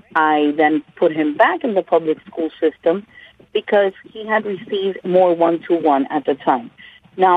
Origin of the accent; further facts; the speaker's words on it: Miami, Florida, United States; I'm from Miami, and I wanted to touch base on a particular issue.